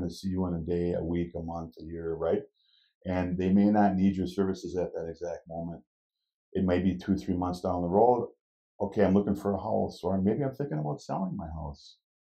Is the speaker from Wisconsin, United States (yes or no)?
yes; Hales Corners, Wisconsin, United States; I went to Whitnall High School in Greenfield. I grew up in Hills Corners.